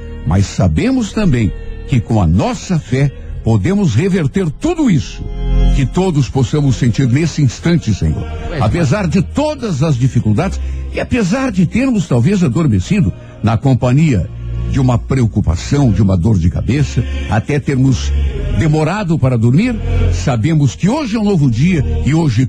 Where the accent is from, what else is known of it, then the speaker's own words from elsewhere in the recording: Brazil; Somos brasileiros, somos invencíveis, nossa esperança não acaba nunca